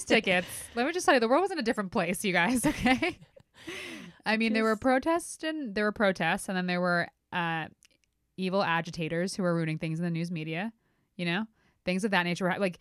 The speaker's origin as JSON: {"language": "English", "region": "New Jersey", "country": "United States", "tie": "born or raised there", "said": "Okay, we got my home state, the Garden State, home of Jersey Shore."}